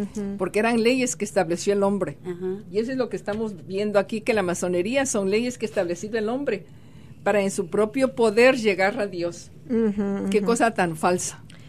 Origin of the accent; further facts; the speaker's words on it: Ecuador; Yo vengo del Ecuador, y ahí yo no había oído nunca salir de la masonería.